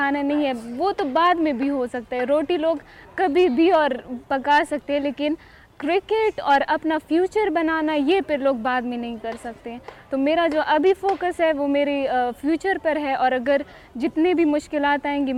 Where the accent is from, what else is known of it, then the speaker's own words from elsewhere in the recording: Khyber Pakhtunkhwa, Pakistan; اور میں خیبر ایجنسی سے تعلق رکھتی ہوں. میں پیدا بھی وہیں پر ہوئی ہوں اور ابھی سیکنڈ ایئر بھی وہیں سے کر رہی ہوں. میں آرمی کالج اور اسکول میں پڑھتی ہوں